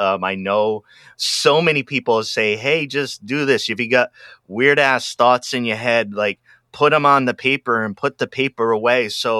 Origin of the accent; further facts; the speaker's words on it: Rhode Island, United States; I'm originally from Rhode Island.